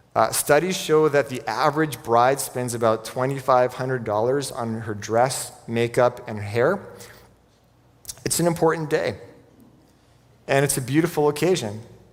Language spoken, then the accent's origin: English; Vancouver, British Columbia, Canada; now in Kelowna, Canada; I grew up in Vancouver, and I've lived in Kelowna long enough to know that big city life does not sound very appealing to a lot of people.